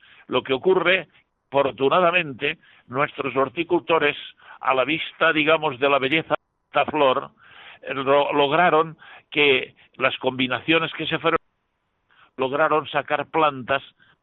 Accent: Villarreal, Valencian Community, Spain; en mi pueblo de Villarreal

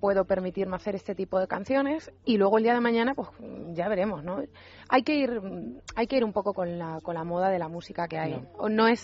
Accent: Valencia de Alcántara, Extremadura, Spain; Cuando era pequeña estuve participando en obras en el pueblo, bueno, allí en mi pueblo había poco, en Valencia de Alcántara

